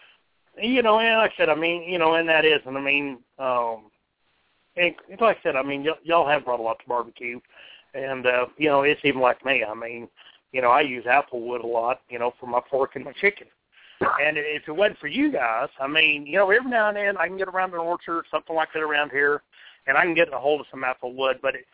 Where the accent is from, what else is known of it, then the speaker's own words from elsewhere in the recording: New Mexico, United States; You know, it's like, you know, me growing up, I grew up in New Mexico and stuff like that. We rodeoed and stuff like that.